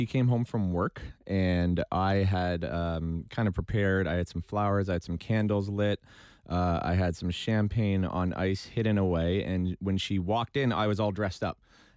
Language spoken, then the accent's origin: English; Toronto, Ontario, Canada; I'm from Toronto. That's where I was born. That's where I was raised. This is my first time outside of Toronto, actually. I've never lived outside of the greater Toronto area.